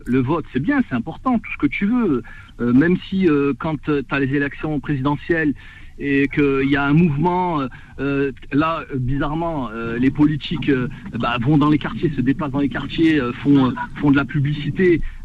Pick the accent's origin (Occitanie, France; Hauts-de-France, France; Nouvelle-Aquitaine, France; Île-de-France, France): Occitanie, France; Nîmes; Regarde, moi je suis de Nîmes.